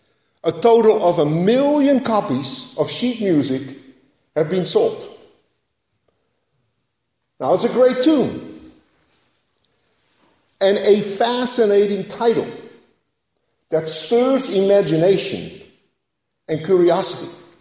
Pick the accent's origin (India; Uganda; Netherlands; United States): Netherlands; And growing up in Holland, Belgian jokes were commonplace.